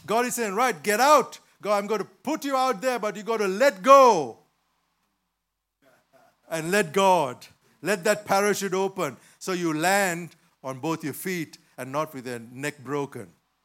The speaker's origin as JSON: {"language": "English", "country": "Sri Lanka", "moved": "as an adult", "lives_now": "United Kingdom", "said": "Then we moved from Sri Lanka to the United Kingdom about 33 years ago. That was an amazing, huge transition. Imagine that. I was 28 years of age."}